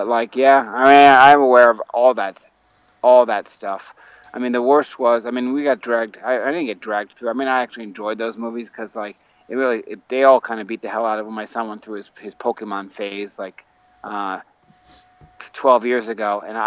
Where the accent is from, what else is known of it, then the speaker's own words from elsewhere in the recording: Nissequogue, New York, United States; also born or lived in West Islip; now in Boston, United States; I was born on Long Island, New York, in West Islip, and I grew up in a very, very small village called Nisquag, which was attached to St. James